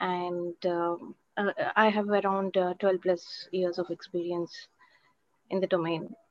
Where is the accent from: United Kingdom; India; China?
India; from India